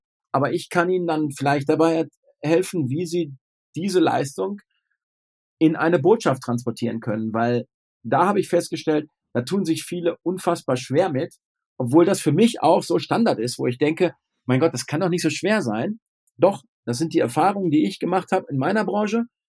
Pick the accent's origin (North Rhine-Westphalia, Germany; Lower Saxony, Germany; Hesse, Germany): North Rhine-Westphalia, Germany; born there; Ja, ich bin gebürtig aus Ostwestfalen und da redet man gern Tacheles.